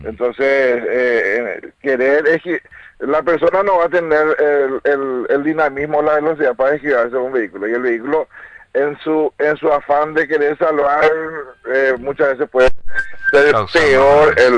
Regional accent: Paraguay; somos los paraguayos, muchas veces somos inconscientes

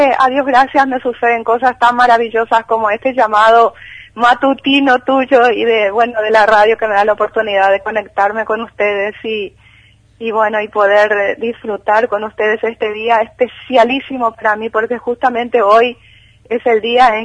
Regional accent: Asunción, Paraguay; moved away as an adult; also born or lived in General Artigas; now in Buenos Aires, Argentina; General Artigas se llama el lugar, está a 360 kilómetros de Asunción, ahí nací, luego estudié parte de la primaria y la secundaria en Asunción y luego me vine a Buenos Aires a estudiar a la universidad.

